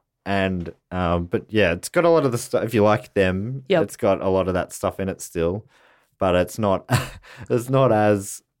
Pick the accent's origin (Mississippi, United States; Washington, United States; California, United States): California, United States; My little band, we're pals. We come from Marin country. We made our own records and we have a career.